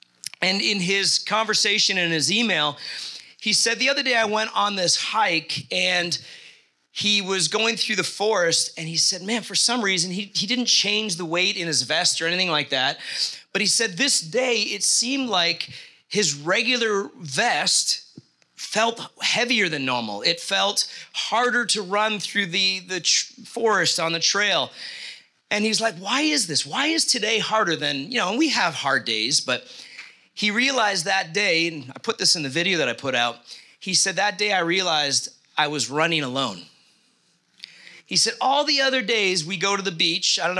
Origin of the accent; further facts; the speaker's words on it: United States; I'm sorry, I'm American. I've been raised around here.